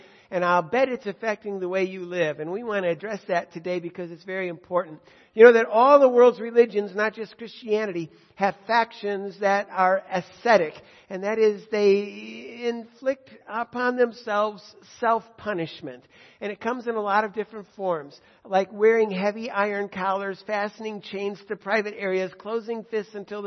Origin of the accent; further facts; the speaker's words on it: Chicago, Illinois, United States; I grew up in Chicago. We had Loyola University, which is a pretty big deal.